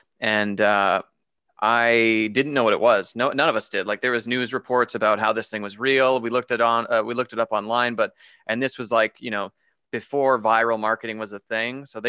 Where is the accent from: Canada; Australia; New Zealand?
Canada; now in Las Vegas, United States; I live in Las Vegas and I'm from Canada originally. So I've been here, I think, 14 years now